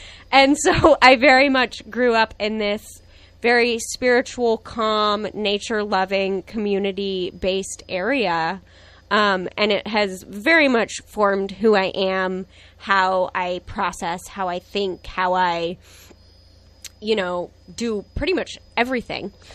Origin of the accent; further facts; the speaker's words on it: El Cerrito, California, United States; also born or lived in Oakland; now in Fairfax, United States; You know, I was born in Oakland, that area, East Bay, grew up until about until grade school in El Cerrito. So we spent a lot of time in Berkeley.